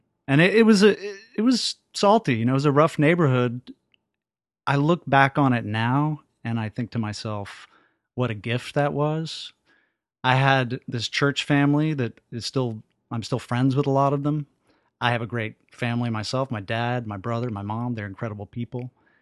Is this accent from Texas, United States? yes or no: yes; Dallas, Texas, United States; I did. I grew up in East Dallas.